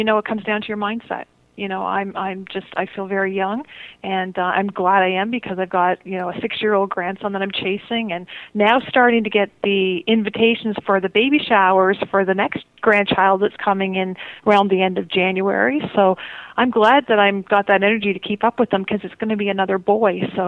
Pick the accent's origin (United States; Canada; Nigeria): Canada; me being a Canadian up here.